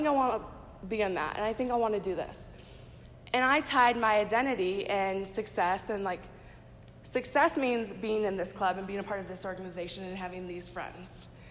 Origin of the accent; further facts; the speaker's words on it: Minnesota, United States; nobody had ever heard of it because I'm from Minnesota.